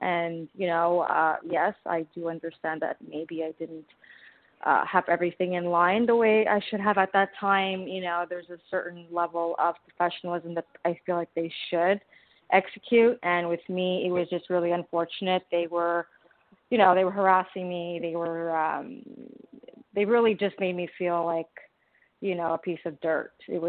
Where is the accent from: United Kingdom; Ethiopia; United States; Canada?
Canada; Listen, I'm Canadian.